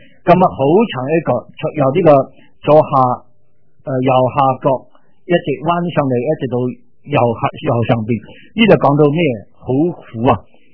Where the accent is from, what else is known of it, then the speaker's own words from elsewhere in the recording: Chengdu, Sichuan, China; born there; 我自己呢是成都那里生的，所以我的柴大还是留在那里。所以我对成都特别有感情，我生在那里。